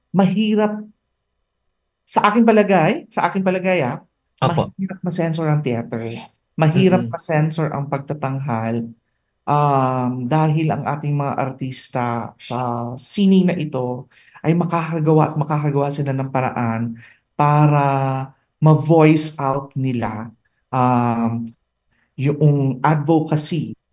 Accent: Central Luzon, Philippines; yung nagtatanghal ng komedya sa probinsya namin sa Pampanga. Noong bata ako, parati akong sinasama noon sa mga pagtatanghal niya.

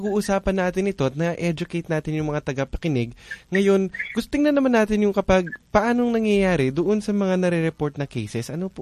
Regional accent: Manila, Metro Manila, Philippines; kami ni Bianca, taga Maynila, taga Metro Manila kami.

